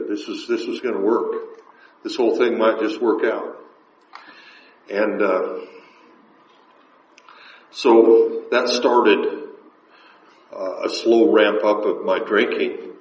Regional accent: Seattle, Washington, United States; I grew up, I was born in Seattle, to an alcoholic father, functional alcoholic dad.

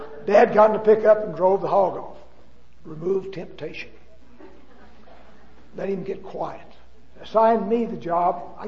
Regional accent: Texas, United States; When I was a kid, I was raised in West Texas.

